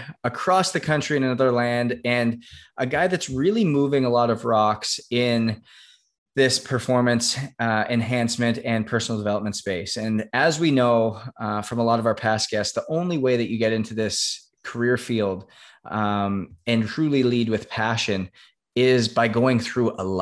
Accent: Edmonton, Alberta, Canada; born there; well, no, I was born in Edmonton. That's like 3,000 miles away, but thanks for asking.

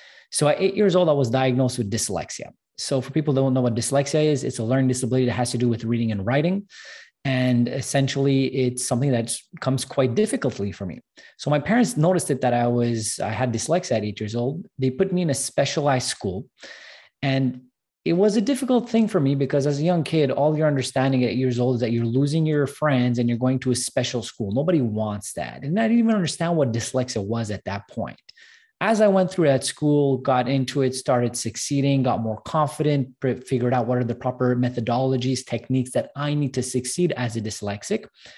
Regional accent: Canada; We're both Canadian

